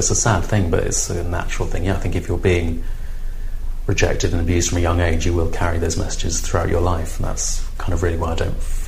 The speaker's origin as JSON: {"language": "English", "town": "Lewisham", "region": "London", "country": "United Kingdom", "tie": "born or raised there", "said": "I live in Peckham. I grew up in Lewisham."}